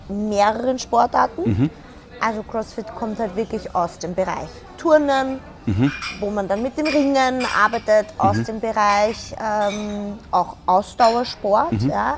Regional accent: Vienna, Austria; wie du schon gesagt hast. Ich bin 29 Jahre und ich komme aus Wien.

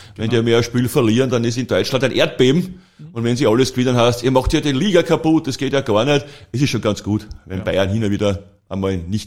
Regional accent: Vienna, Austria; ich bin ein Wiener

